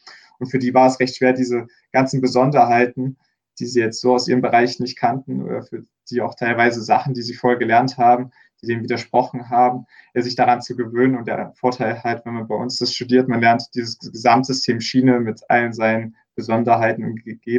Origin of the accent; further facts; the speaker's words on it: Erfurt, Thuringia, Germany; ich komme aus Erfurt.